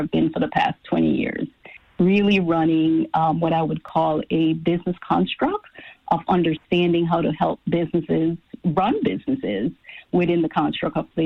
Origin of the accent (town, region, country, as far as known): Belize; born or raised there; moved away as an adult; now in United States